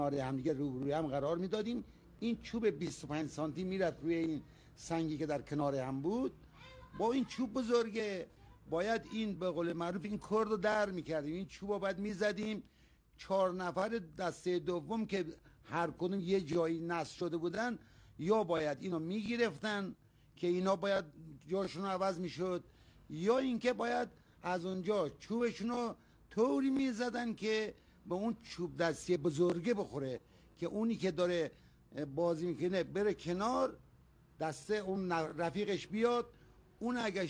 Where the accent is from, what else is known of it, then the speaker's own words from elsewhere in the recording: Mahdishahr, Semnan, Iran; اهل مهدیشهر، در خدمتتون هستم